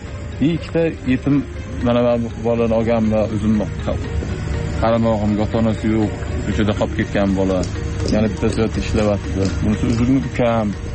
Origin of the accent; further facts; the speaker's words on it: Namangan Region, Uzbekistan; born there; moved away; Men Namangan viloyat tumanida tug'ilganman o'zim. 2019 yildan Qashqadaryo viloyatiga kelib, tadbirkorlik bilan shug'ullanaman, dehqonchilik tadbirkorlik bilan.